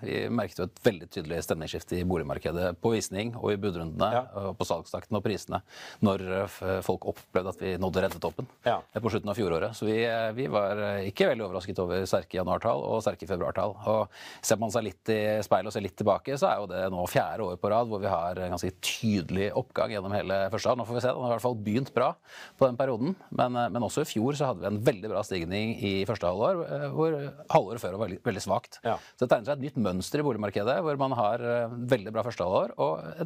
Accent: Vestfold, Norway; Jeg kommer fra Vestfold

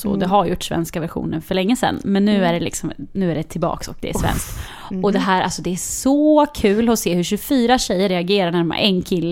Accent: Östergötland, Sweden; ja du hör ju, vi är ju från Östergötland

